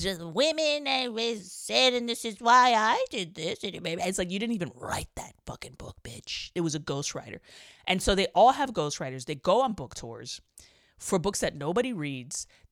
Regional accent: New York City, New York, United States; I grew up in New York City, and then my parents were kind of into politics and stuff.

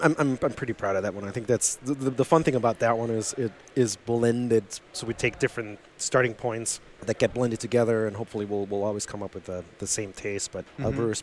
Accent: Germany; growing up in Germany, had never heard

